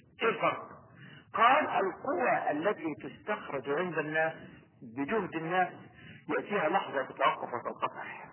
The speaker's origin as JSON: {"language": "Arabic", "country": "Egypt", "said": "حكيت لكم ان كان في بنو مغناطيس عندنا في مصر مضروب به المثل"}